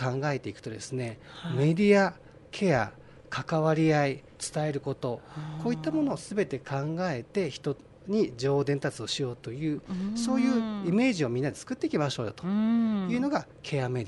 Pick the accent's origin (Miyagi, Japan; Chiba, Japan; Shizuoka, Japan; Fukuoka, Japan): Miyagi, Japan; Sendai; born there; now in Tokyo, Japan; だけど仙台人なんです私実は生まれは。